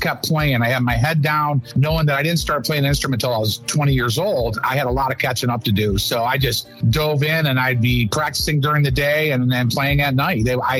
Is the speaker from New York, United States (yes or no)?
yes; Buffalo, New York, United States; moved away as an adult; now in Fort Myers, United States; And then I moved to from Buffalo. That's where I'm from. I moved from Buffalo to Fort Myers the day after I graduated high school to help my parents open a business.